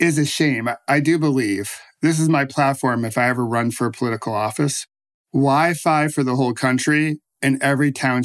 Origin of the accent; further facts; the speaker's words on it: East Coast, United States; So where I grew up in the East Coast, I knew nothing of Tillamook.